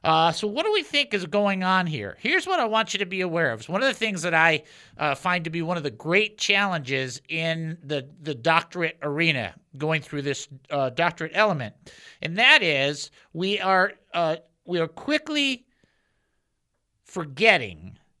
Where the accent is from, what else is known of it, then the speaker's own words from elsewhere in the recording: Southfield, Michigan, United States; I grew up in Southfield, Michigan on 25570 Catalina Drive, and my sister had a room, and my brother had a room, and I had a room.